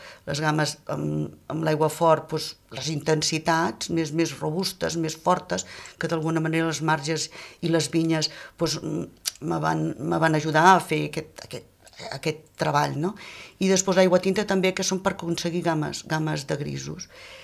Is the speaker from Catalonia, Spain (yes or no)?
yes; Pradell de la Teixeta, Catalonia, Spain; also born or lived in Tarragona; sóc de Pradell de la Teixeta i farà uns 9 anys que tinc l'estudi casa a Pradell.